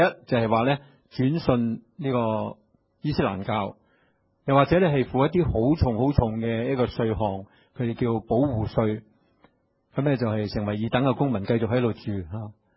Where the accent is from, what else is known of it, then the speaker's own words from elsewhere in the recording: China; 其實即係我哋中國人咧都有啲芥蘭咁樣嘅嚇